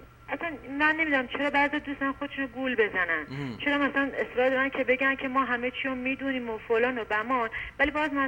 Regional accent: Iran; منم یه ایرانی هستم.

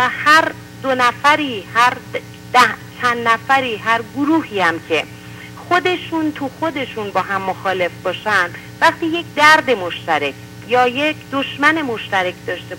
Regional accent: Iran; فکر میکنم که مثلا ما هممون ایرانی هستیم.

